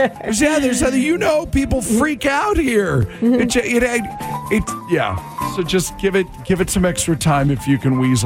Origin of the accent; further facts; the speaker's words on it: Seattle, Washington, United States; I come from Seattle. We know all about rain.